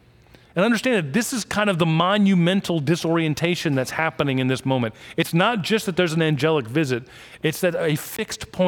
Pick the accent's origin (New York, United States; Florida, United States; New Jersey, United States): Florida, United States; I grew up down in South Florida, but didn't really get to surf.